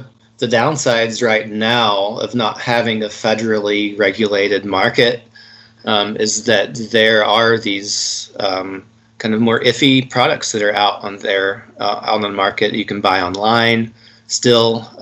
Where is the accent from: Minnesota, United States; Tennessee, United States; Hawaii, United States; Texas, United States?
Tennessee, United States; But my home state of Tennessee